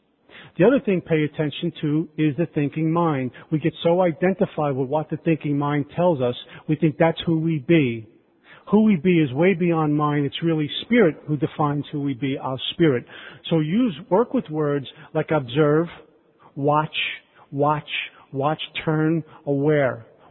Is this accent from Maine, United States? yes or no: no; Brooklyn, New York, United States; I'm from Brooklyn. What am I doing in Maryland?